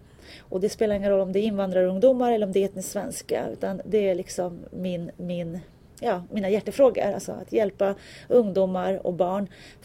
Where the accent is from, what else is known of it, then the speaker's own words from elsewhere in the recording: Tyresö, Stockholm County, Sweden; Jag är en Tyresöbo och jag är född och uppvuxen i Tyresö kommun. Och jag älskar Tyresö kommun. Och jag vet att den dagen jag dör så kommer jag också bli begraven här i kommunen.